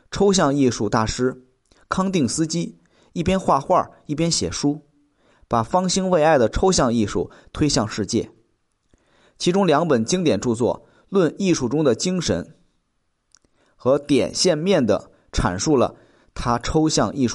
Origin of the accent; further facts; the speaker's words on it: China; 我们中国人做美食讲究色香味意形气